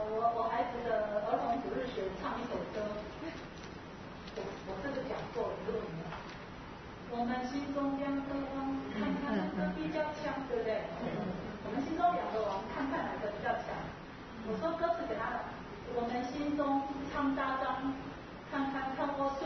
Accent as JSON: {"language": "Chinese", "country": "China", "said": "我们中国人就是要换"}